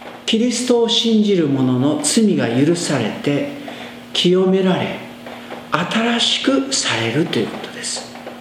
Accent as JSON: {"language": "Japanese", "region": "Hiroshima", "country": "Japan", "tie": "born or raised there", "said": "私のふるさとも広島のですね、田舎です。冬は雪が降ります。"}